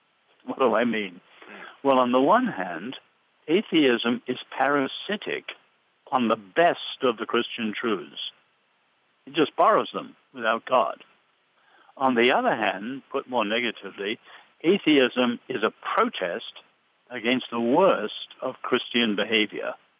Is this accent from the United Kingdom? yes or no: yes; England, United Kingdom; I'm English.